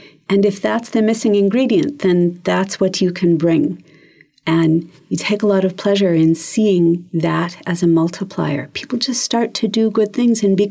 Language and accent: English; Canada; now in New Zealand; I grew up in Canada and immigrated to New Zealand in the 1980s. And I lived mostly in the Hokianga.